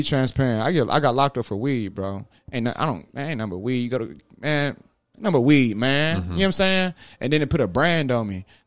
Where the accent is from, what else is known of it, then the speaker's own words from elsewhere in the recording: North Carolina, United States; So, Burlington, I'm from Saxboro Hall, North Carolina, all day, every day. Saxboro Hall, Dirty Sax. But don't nobody know Saxboro Hall, so you say Burlington.